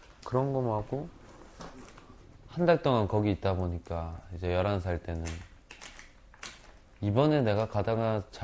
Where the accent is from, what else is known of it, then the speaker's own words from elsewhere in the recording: Chongjin, North Hamgyong, North Korea; 제 고향으로 다시 갔을 때, 청진으로 갔을 때